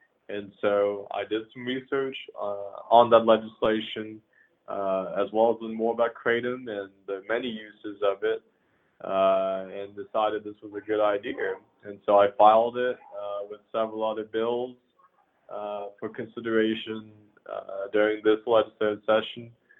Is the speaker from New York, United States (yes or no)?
no; Lawton, Oklahoma, United States; Lawton, we've got about 90,000 people altogether. We do have a military base to our north, Fort Sill. It's my hometown. That's where I was born and raised.